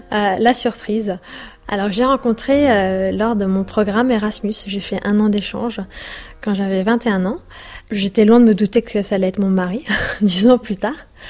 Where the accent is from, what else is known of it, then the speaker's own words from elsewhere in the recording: Champigny-sur-Marne, Île-de-France, France; J'ai grandi à Champigny-sur-Marne. Nous avions quand même une communauté très très diverse, c'est-à-dire algériens, marocains, tunisiens, même africaines de tout pays.